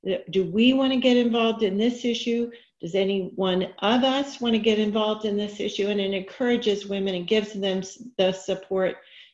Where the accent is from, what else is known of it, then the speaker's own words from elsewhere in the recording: Richardson, Texas, United States; So with that, I grew up in Richardson, Texas. I made my way as a practicing lawyer and then went in-house to Blue Cross.